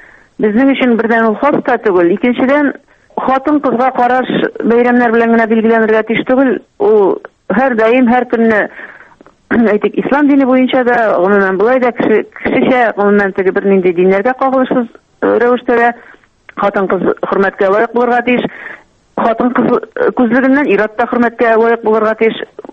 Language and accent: Tatar; Bashkortostan, Russia; безнең менә минем туган авылым Башкортстанда бит инде.